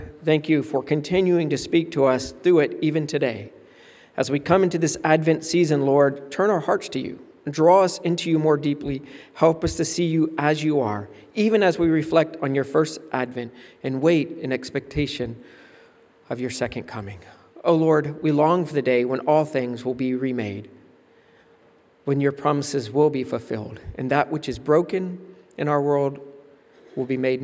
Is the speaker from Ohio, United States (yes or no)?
no; Florida, United States; did I ever tell you I was from Florida? And I'm still getting used to this.